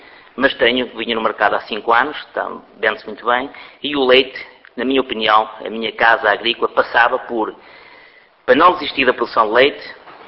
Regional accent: Barcelos, Norte, Portugal; eu sou também um produtor de leite, lá do Entredouro e Minho, sou de Barcelos.

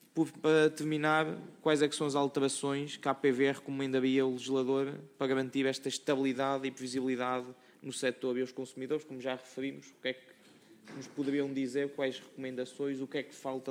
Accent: Guarda, Portugal; ir daqui à Guarda de onde eu sou

